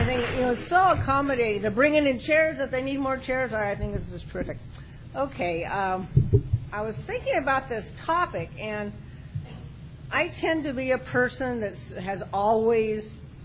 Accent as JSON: {"language": "English", "town": "Torrance", "region": "California", "country": "United States", "said": "I'm from Torrance."}